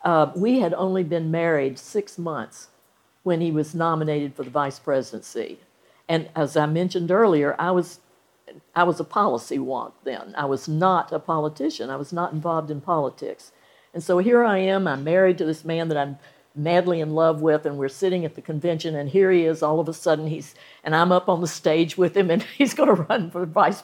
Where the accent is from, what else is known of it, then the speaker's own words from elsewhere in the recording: Salisbury, North Carolina, United States; There's a young man who's disabled in my hometown of Salisbury, North Carolina.